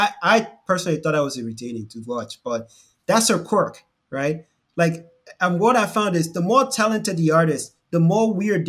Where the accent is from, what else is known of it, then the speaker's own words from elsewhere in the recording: Nigeria; because we grew up in Nigeria, we see the issue of race a little differently.